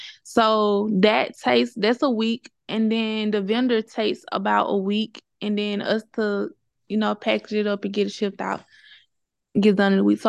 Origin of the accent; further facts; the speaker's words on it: Mississippi, United States; now in Houston, United States; I'm originally from Mississippi. I moved to Houston, Texas, all by myself alone.